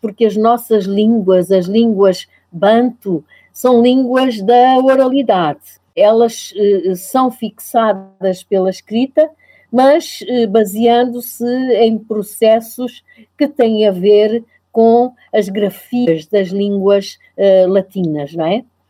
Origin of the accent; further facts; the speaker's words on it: Angola; born there; Eu não direi para todo o território que é hoje Angola, nomeadamente o sítio onde eu nasci é um lugar onde a língua portuguesa chega muito tarde